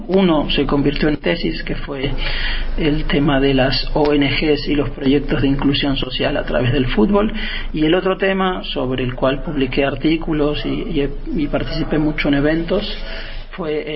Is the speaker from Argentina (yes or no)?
yes; Argentina; Yo crecí en Argentina, entonces crecí observando el fútbol argentino.